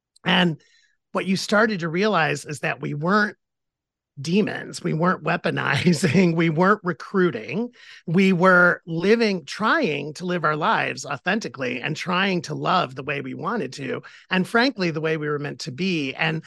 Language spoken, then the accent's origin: English; Midwest, United States; because I can't get rid of my Midwestern roots. Even though I've lived all over the country, I need my dose of Miss what my dose of Midwestern every year.